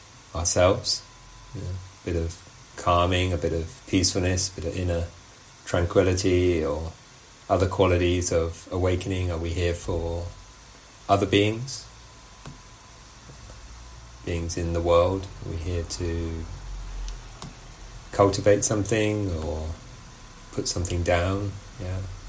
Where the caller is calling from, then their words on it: South West England, United Kingdom; I'm tuning in from Dorset in the southwest of the UK